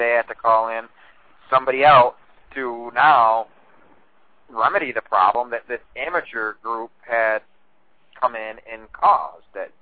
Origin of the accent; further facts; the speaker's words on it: Massachusetts, United States; we're both from the Berkshires and we both do ghost stuff